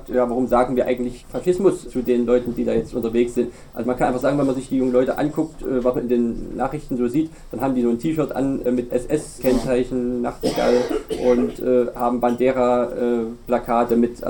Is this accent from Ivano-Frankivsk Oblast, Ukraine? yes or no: no; Odesa, Odesa Oblast, Ukraine; Ich möchte wieder in die Ukraine zurück. Ich bin aus Odessa. Ich arbeite dort, ich bin dort und möchte dort gern wieder zurück.